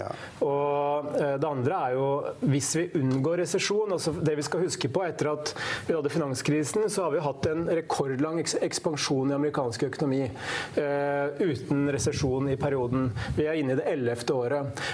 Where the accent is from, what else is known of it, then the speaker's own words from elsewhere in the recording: Hamar, Innlandet, Norway; det jo som vi sier på Hamar der jeg kommer fra